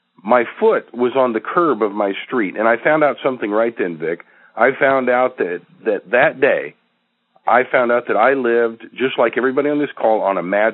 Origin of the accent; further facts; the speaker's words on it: Oklahoma, United States; Well, I grew up here in Oklahoma